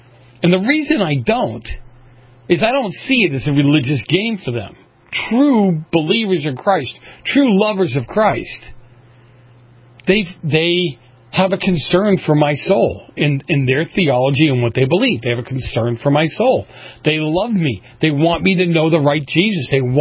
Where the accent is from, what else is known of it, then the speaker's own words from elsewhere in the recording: Boston, Massachusetts, United States; Many of you know I grew up in Boston